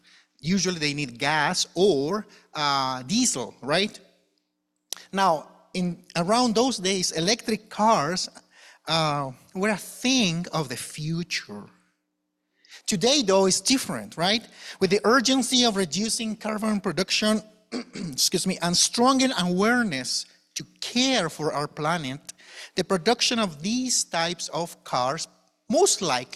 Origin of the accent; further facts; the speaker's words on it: Chile; English is a second language; I'm originally from Chile, as was stated